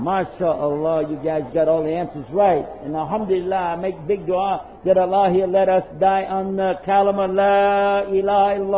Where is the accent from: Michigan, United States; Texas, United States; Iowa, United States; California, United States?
Texas, United States; I'm from United States. Actually, I'm from Texas. Anybody know Texas?